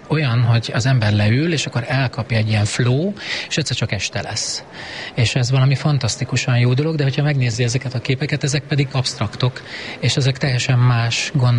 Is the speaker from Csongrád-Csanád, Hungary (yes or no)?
yes; Sándorfalva, Csongrád-Csanád, Hungary; Ez így van, én Sándorfaván nőttem föl, Szegedtől néhány kilométerre lévő, akkor nagyközség, most már kisváros